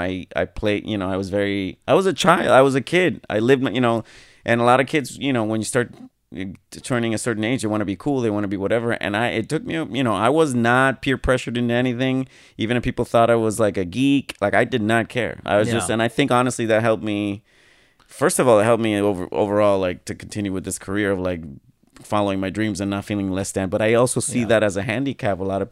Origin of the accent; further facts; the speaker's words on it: Puerto Rico; moved away as an adult; growing up in Puerto Rico, mm-hmm. I didn't know what it was to be less than because everybody was Puerto Rican.